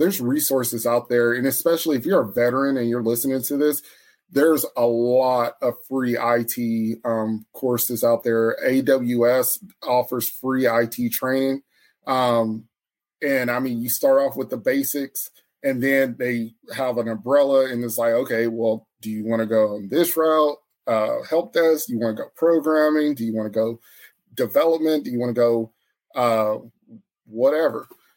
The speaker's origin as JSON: {"language": "English", "region": "Texas", "country": "United States", "tie": "born or raised there", "said": "So, again, born and raised in Texas and everything. Grew up on the Cowboys."}